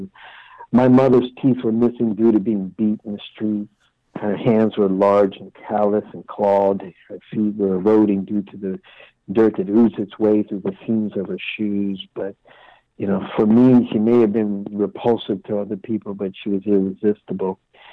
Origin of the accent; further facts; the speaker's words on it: California, United States; also born or lived in Philadelphia; because I grew up in California.